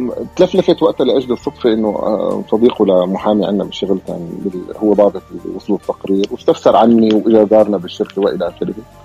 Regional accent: Homs, Homs Governorate, Syria; احنا خرجت أنا من حمص

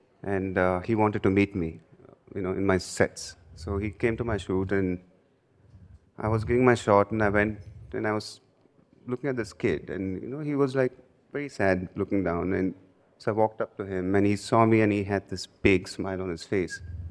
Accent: Chennai, Tamil Nadu, India; I grew up in Chennai, like I said

